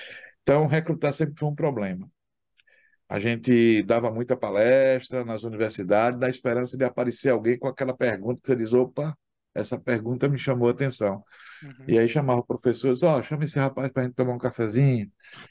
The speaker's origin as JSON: {"language": "Portuguese", "town": "Aracaju", "region": "Sergipe", "country": "Brazil", "moved": "as an adult", "said": "eu sou de Aracaju, Sergipe, né? A pouca gente sabe, mas eu sou de Aracaju, ninguém é perfeito, né?"}